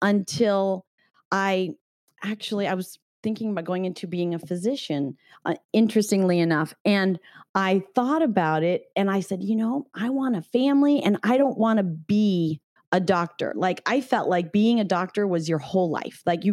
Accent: California, United States; I don't even know that I grew up in Northern California.

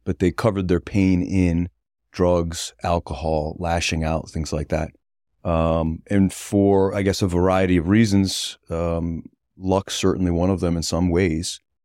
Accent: North Kingstown, Rhode Island, United States; also born or lived in Westerly; So I was born in the smallest town in the smallest state in the country. So I was born in Westerly, Rhode Island, quickly moved to North Kingstown, Rhode Island.

